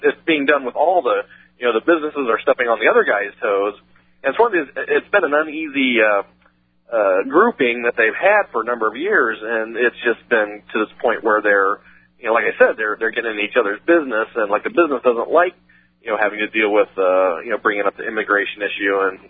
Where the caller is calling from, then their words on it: South Bend, Indiana, United States; Well, I'm in South Bend area, Indiana.